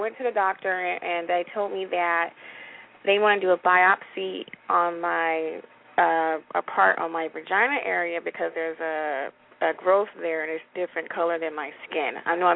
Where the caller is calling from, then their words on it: Long Beach, California, United States; I'm calling from Long Beach.